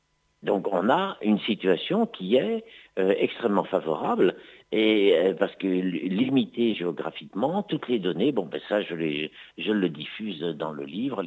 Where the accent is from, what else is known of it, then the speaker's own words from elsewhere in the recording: Lyon, Auvergne-Rhône-Alpes, France; tu es de Marseille, je suis de Lyon